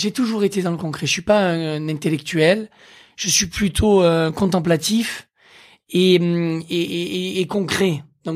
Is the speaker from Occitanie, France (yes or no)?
yes; Occitanie, France; born or raised there